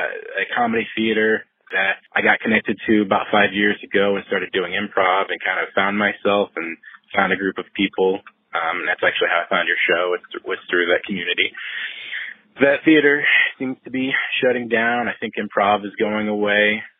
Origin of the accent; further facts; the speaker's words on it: Dallas, Texas, United States; I am from Dallas, Texas.